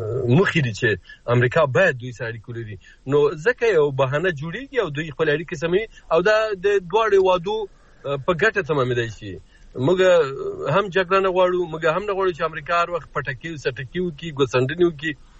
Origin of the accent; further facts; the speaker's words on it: Afghanistan; دا زه د یو افغان په توګه ویلی سم